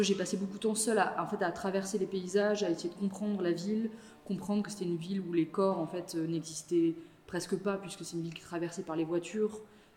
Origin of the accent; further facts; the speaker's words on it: Nouvelle-Aquitaine, France; le travail il a débuté là où j'ai grandi en Charente, avec la chance d'avoir grandi dans une maison qui est isolée en pleine forêt